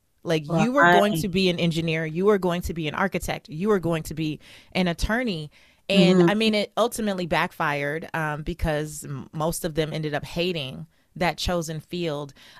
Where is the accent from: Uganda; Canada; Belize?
Belize; now in United States; A lot of people ask me if I am, but I am Belizean American.